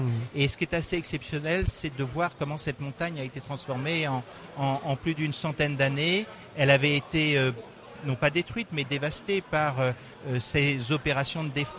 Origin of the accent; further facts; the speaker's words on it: Normandy, France; now in Vaucluse, France; Alors moi je suis originaire donc de Normandie et je me suis marié à Carpentras. Et je suis installé dans le Vaucluse depuis une dizaine d'années.